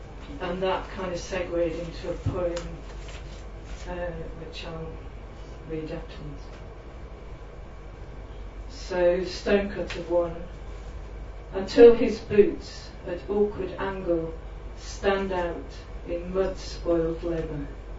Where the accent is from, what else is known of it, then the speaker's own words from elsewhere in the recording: Yorkshire and the Humber, United Kingdom; So Paul said, I was from Yorkshire, and you're not going to get away without one Yorkshire inspired poem.